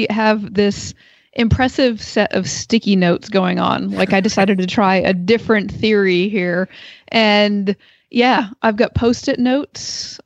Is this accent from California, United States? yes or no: no; Perrysville, Ohio, United States; from Perrysville, Ohio.